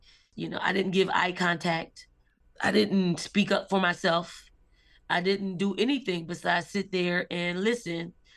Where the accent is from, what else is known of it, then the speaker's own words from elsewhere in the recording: Philadelphia, Pennsylvania, United States; Like, I'm from North Philly. Like, we specify the region in which we grow up. I'm from North Philly.